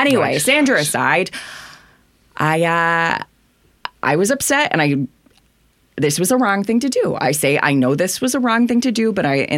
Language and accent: English; Milwaukee, Wisconsin, United States; also born or lived in Romania; I was raised in Milwaukee. I say I'm from Milwaukee.